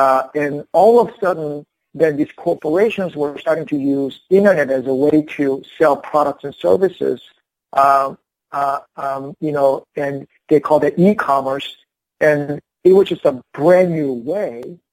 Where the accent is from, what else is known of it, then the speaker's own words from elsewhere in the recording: Indiana, United States; I grew up mostly in the Midwest, a small town in Indiana, and getting into this cool job in downtown Chicago